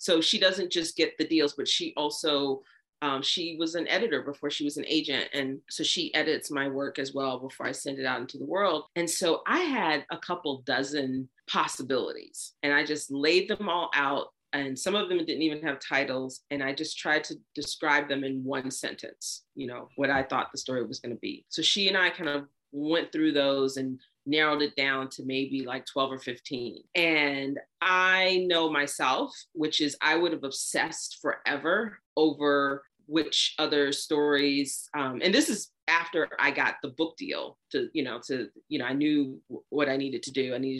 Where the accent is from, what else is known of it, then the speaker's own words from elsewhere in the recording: the South, United States; I grew up in the South. You know, you could be doing something secular and they still want to know what church you belong to.